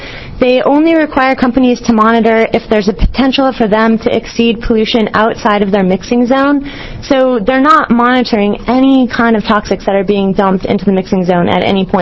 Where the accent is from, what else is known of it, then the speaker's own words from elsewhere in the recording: Oregon, United States; I live in Wasco County. And I was born and raised in Oregon. I love it here. It's my home.